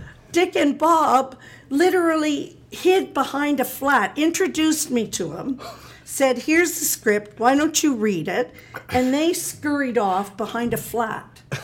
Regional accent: Canada; Because I'm Canadian, I don't toot my own horn.

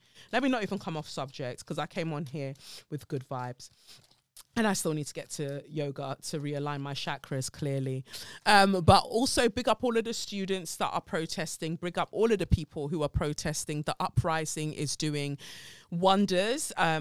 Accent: South Africa; I'm from South Africa

